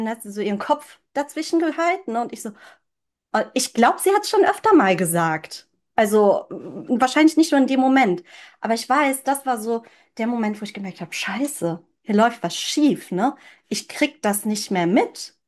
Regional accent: China; now in Germany; Ich habe meine Kindheit in China verbracht und ich glaube, da wurde der Samen gepflanzt.

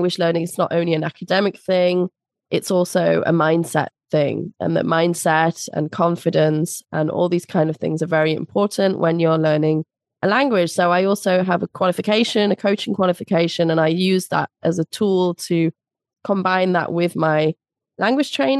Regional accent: Sheffield, Yorkshire and the Humber, United Kingdom; now in Frankfurt, Germany; I am a business English trainer, and I've been living in Frankfurt in Germany for the last 25 years. I'm originally from Sheffield, like my colleague here, Dave

